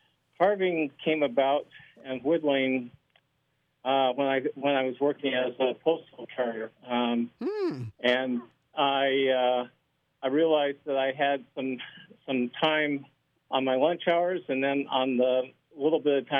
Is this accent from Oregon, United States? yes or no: yes; Oregon, United States; Well, I think growing up in Oregon, you know, we're just surrounded by incredible nature all the time.